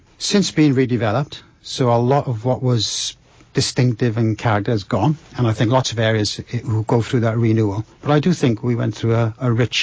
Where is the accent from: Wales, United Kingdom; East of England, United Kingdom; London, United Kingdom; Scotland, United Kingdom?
Wales, United Kingdom; Cardiff; born there; I was born in Cardiff, mm-hmm. in the Docklands area of Cardiff. Used to be called Tiger Bay.